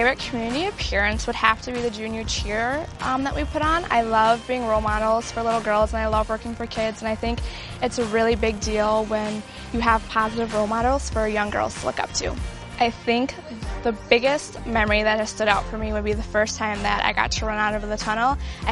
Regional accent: Brooklyn Park, Minnesota, United States; I am from Brooklyn Park, and this is my second year cheering for the Vikings.

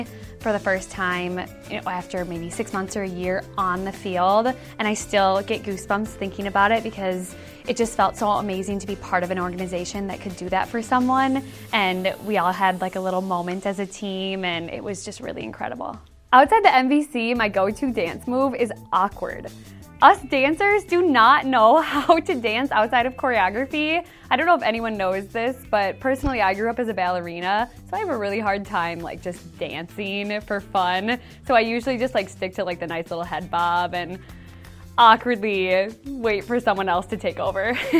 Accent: Excelsior, Minnesota, United States; I'm a third-year team member of the MVC, and I'm from Excelsior.

